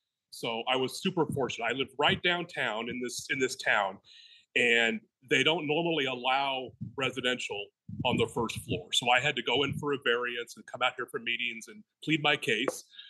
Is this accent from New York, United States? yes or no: no; Denver, Colorado, United States; moved away as an adult; also born or lived in Chicago; now in Illinois, United States; I grew up in Colorado. Denver mostly. I moved to Chicago, about 30 years ago, moved back to Denver 20 years ago, and now I'm back in Illinois